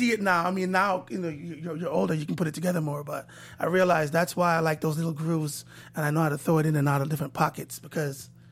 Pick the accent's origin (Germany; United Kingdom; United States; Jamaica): Jamaica; now in Toronto, Canada; growing up in Jamaica, it's a lot of musicals and stuff on TV.